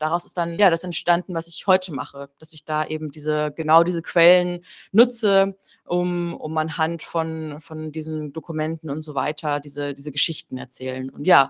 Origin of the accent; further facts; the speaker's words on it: Bavaria, Germany; Ich komme ursprünglich aus Bayern.